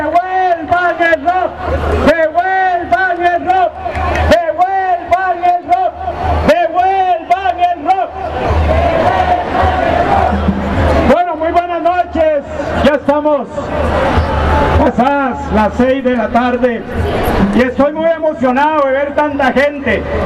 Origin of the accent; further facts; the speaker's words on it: Costa Rica; estamos aquí porque como costarricenses defendemos la institucionalidad pública